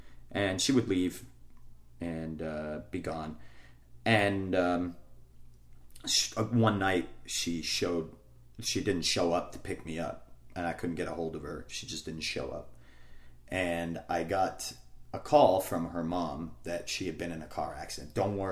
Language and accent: English; Maine, United States; I grew up in Maine in it was an area that I grew up in, and everybody had known me from that.